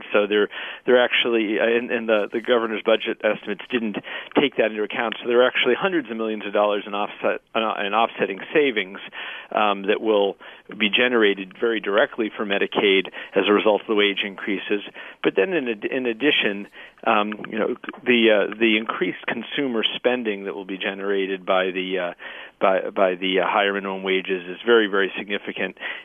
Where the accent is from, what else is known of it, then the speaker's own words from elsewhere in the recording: New York, United States; And in my home state, New York, where I'm based